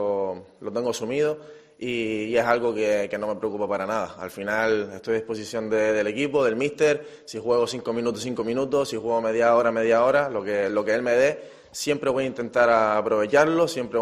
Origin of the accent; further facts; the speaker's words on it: Las Palmas, Canary Islands, Spain; Es el equipo de mi tierra, de mi vida.